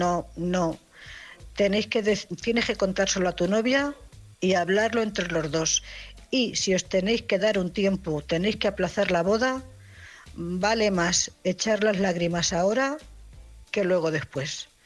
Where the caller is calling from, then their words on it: Cuenca, Castilla-La Mancha, Spain; corresponsal de Cuenca.